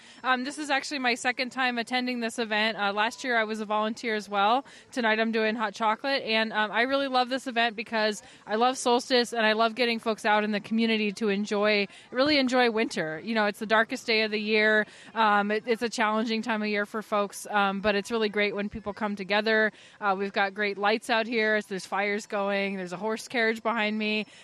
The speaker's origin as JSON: {"language": "English", "region": "Midwest", "country": "United States", "said": "I'm from the Midwest, so I miss spring and fall sometimes."}